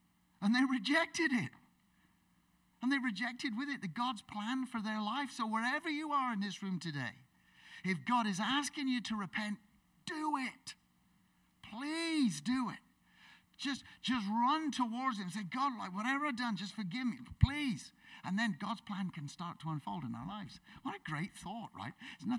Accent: England, United Kingdom; so, I'm English, yeah. That was us, yeah.

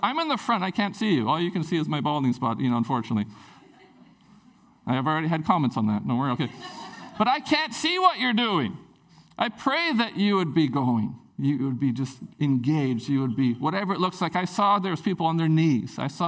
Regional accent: Prince Rupert, British Columbia, Canada; when I grew up in Prince Rupert

